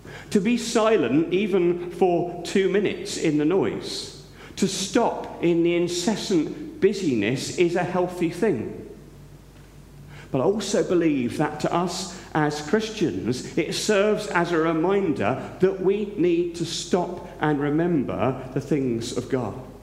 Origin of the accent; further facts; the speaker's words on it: Reading, South East England, United Kingdom; also born or lived in Tylehurst; When I was age 11 or 12, or at least old enough to head off into Reading, I was born in Tylehurst, to head off into Reading town centre with my pocket money on a Saturday